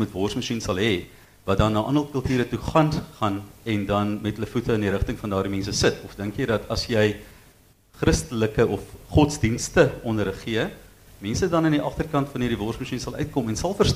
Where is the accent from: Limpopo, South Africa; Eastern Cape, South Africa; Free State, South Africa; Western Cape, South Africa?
Western Cape, South Africa; Worcester; ek as kind op Woester op school